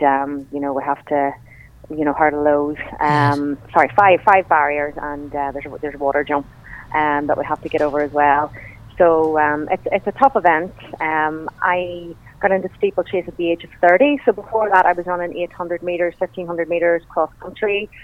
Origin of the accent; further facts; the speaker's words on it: Newcastle, Northern Ireland, United Kingdom; I come from Newcastle, and we've got lots of lovely areas there to run.